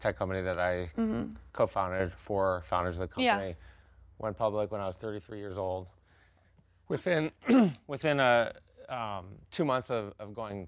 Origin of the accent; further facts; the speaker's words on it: Detroit, Michigan, United States; now in Los Angeles, United States; I'm from Detroit, and there was a profile about this kid who grew up and was bullied, stuttered, and then he moved to Los Angeles.